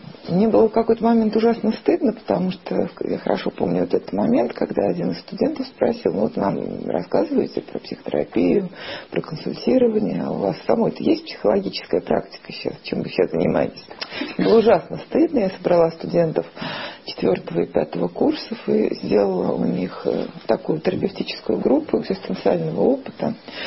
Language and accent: Russian; Moscow, Russia; born there; also born or lived in Saint Petersburg; в Москве я живу 20 с небольшим лет, 24 года. А до этого я жила в Питере, и хотя родилась в Москве, какая-то часть жизни большая моя прошла в Питере